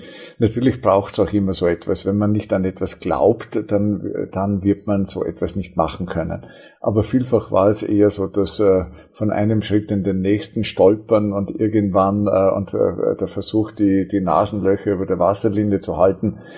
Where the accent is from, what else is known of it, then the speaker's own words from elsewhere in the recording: Seekirchen, Salzburg, Austria; also born or lived in Obertrum am See; Ich bin aufgewachsen auf einem Bauernhof. Ich bin geboren in Obertrum am See, weil meine Mutti von dort kam. Bin aufgewachsen in Seekirchen, im Grunde von den ersten Kindheitsbeinen auf einem Erbhof.